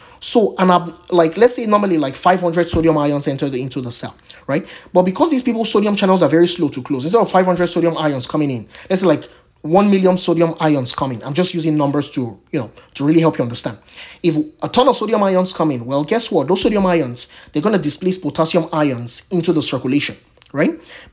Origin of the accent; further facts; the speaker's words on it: Nigeria; growing up in Nigeria, right, we had situations where I remember one famous time where for 9 months we did not have electricity